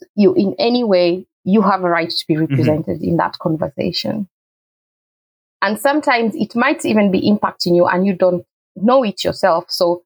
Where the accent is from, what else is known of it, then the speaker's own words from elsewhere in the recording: Finland; now in United Kingdom; I came from Finland and then started to live here. So I've only been in the UK for 5 years